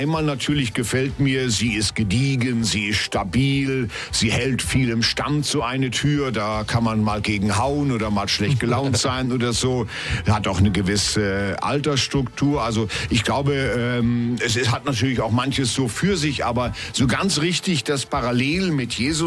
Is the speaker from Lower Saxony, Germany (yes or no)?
yes; Emsbüren, Lower Saxony, Germany; Ich denke an Emsbüren, an meine Heimatgemeinde im Emsland.